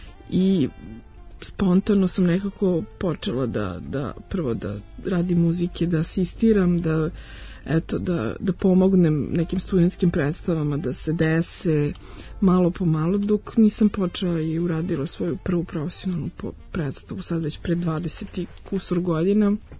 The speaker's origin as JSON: {"language": "Serbian", "town": "Ćuprija", "region": "Šumadija and Western Serbia", "country": "Serbia", "tie": "born there", "said": "u Ćupriji, tamo to je moj rodni grad."}